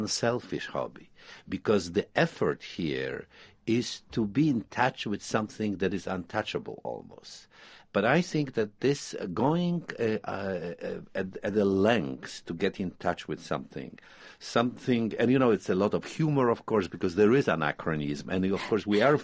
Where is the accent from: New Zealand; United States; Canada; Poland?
Poland; English is a second language; I come from Poland, where patriotism was a dirty word